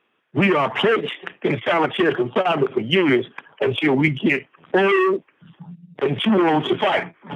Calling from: Indiana, United States; I'm an Indiana political prisoner. I am calling in from Wabash Valley Correctional Facility located in Indiana.

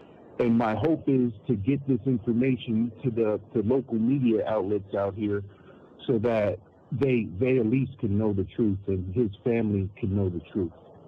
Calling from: El Paso, Texas, United States; I'm calling from the El Paso County Jail Annex, El Paso, Texas, 79938.

